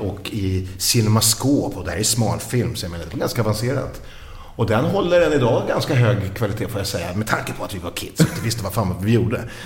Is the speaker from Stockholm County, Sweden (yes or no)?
yes; Solna, Stockholm County, Sweden; jag är född i Stockholm då. Uppvuxen i Solna, men Allmänna BB låg i ett hus som ligger bredvid bakom Östermalms IP, eller mellan Östermalms IP och Stockholms stadion.